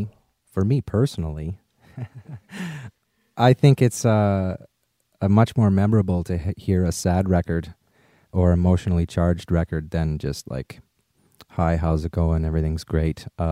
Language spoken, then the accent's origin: English; Regina, Saskatchewan, Canada; born there; I was born in Regina, Saskatchewan. It's on the prairies.